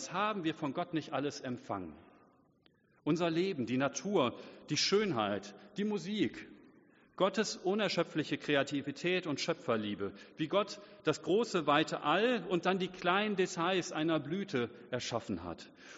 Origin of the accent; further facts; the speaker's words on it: Oldenburg, Lower Saxony, Germany; wir als Oldenburger so im Speziellen. Wir leben in einer schönen Stadt